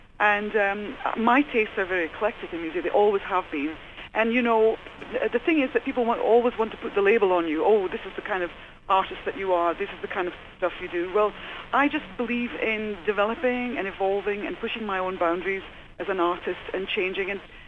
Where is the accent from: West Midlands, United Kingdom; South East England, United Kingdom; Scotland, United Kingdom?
Scotland, United Kingdom; I'm an envoy for my country, where I come from Scotland